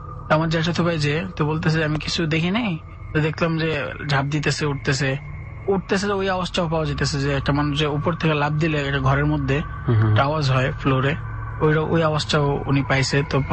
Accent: Dhaka, Dhaka Division, Bangladesh; আমি বাসাবো থেকে আসছি, বাসাবো মাদারটেক নন্দীপাড়া থেকে।

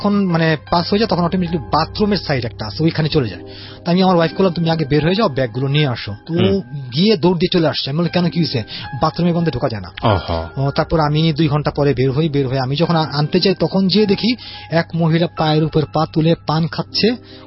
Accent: Bangladesh; আমি বাংলাদেশি, আমি কোরিয়ার থেকে আসছি

